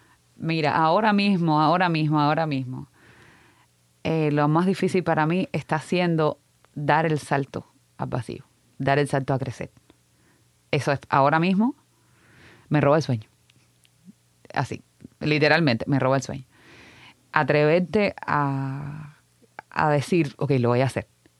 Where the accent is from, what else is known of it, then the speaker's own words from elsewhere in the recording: Pinar del Río, Cuba; Yo soy originalmente de Pinar del Río del campo a campo.